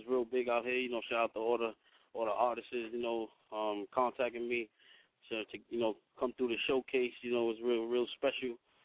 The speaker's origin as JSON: {"language": "English", "region": "New York", "country": "United States", "said": "I'm from the East Side, man, you know, 99 Lex, 103 First, man, Madison, you know what I'm saying, BX, I'm from everywhere, man. I come from the old East Side, BX, you know, that's where it started."}